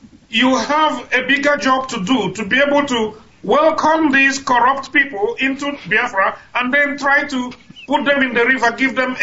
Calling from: London, United Kingdom; I'm calling from London.

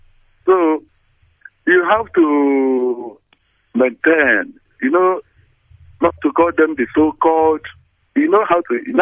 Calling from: Arondizuog, Imo, Nigeria; I'm calling from Arondizuog, Imo State.

